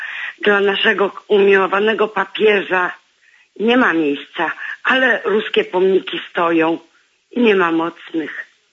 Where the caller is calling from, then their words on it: Głubczyce, Opole Voivodeship, Poland; u nas w Głubczycach, to jest małe miasteczko